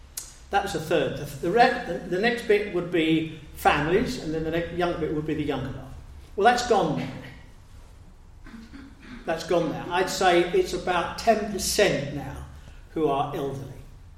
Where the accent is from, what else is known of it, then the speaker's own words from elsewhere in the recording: Canning Town, London, United Kingdom; I was born and bred in Canning Town.